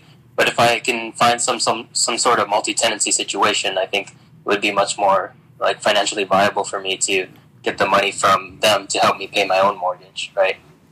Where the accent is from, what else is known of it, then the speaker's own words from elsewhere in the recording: United States; now in Tokyo, Japan; Yeah, so I'm originally from the States, and I was thinking about investing in real estate in Tokyo. I live here for maybe the past 4 or 5 years.